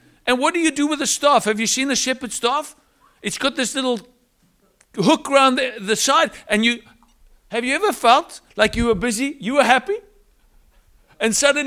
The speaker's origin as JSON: {"language": "English", "town": "Cape Town", "region": "Western Cape", "country": "South Africa", "also_born_or_lived": "United Kingdom", "lives_now": "United States", "said": "being a South African, Capetonian, British, starting to become Californian, right?"}